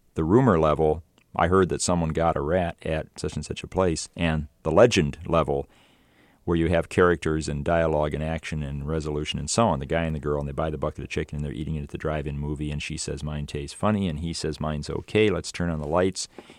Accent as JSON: {"language": "English", "region": "Utah", "country": "United States", "said": "They know I'm from Utah, and they want to keep me up to date on things"}